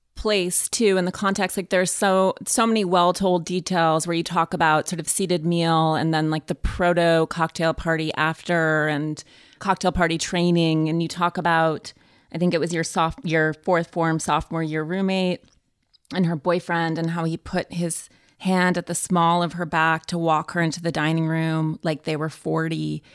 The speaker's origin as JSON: {"language": "English", "region": "Montana", "country": "United States", "tie": "born or raised there", "said": "But you think about, you know, as I came from Montana, my parent, like boarding school is such a totally foreign concept."}